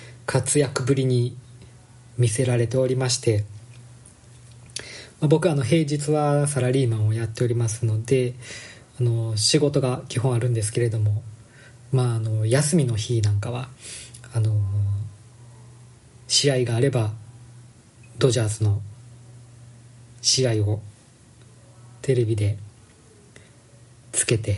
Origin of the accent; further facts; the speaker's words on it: Kansai, Japan; まあ、関西の出身なので